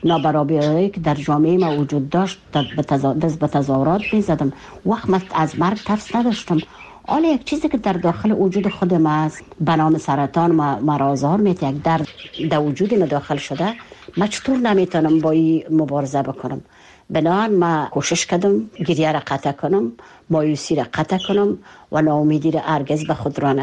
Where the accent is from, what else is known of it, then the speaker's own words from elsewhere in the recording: Kabul, Afghanistan; moved away; فکر میکردم خودم داخل وطنم و با مردم، با مو کوچه های کابل و با مو مردم کابل و با مو مردم وطندارای خود احساس میکردم